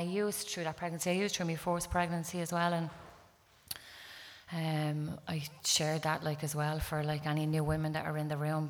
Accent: Dublin, Leinster, Ireland; I'm from Dublin.

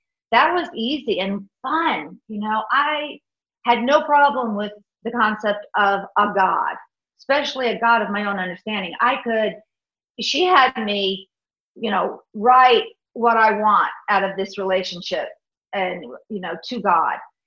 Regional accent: Ireland; that I'm Irish, what can I say?

